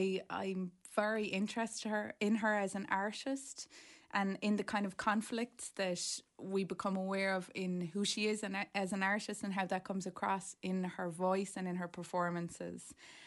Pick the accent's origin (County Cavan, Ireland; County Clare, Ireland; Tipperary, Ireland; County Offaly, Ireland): County Clare, Ireland; also born or lived in Galway; I was born in Galway. But the funny thing about people from Clare is that most of us are born in either Limerick or Galway